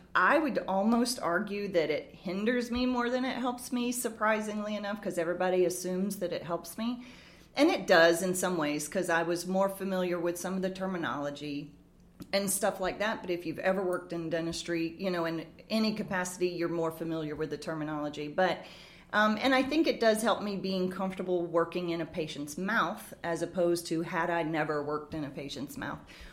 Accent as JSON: {"language": "English", "town": "Pensacola", "region": "Florida", "country": "United States", "lives_now": "New Orleans, United States", "said": "I'm from Pensacola, Florida, so the closest dental school in proximity to my hometown was LSU."}